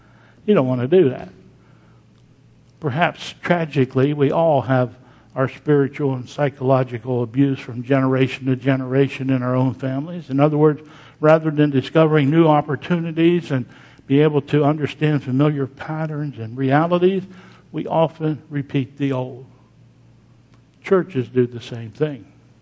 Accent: Pennsylvania, United States; I came from Pennsylvania, and there was a little town in Pennsylvania that is famous for the oil.

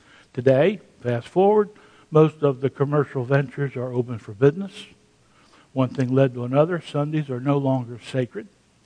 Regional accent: Pennsylvania, United States; Now, as a child growing up in Pennsylvania, we had blue laws in Pennsylvania.

